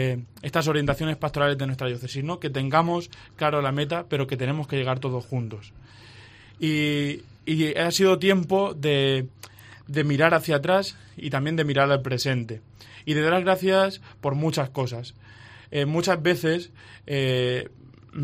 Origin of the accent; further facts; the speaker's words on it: Villena, Valencian Community, Spain; Aquí no puedo evitar mencionar a mi pueblo. En Villena